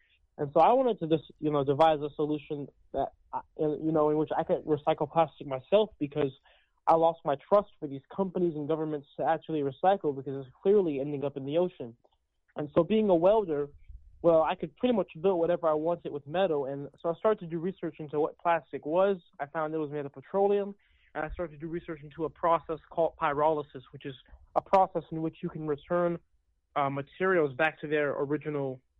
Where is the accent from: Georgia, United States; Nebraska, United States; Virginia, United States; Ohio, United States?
Georgia, United States; I'm from Douglas County.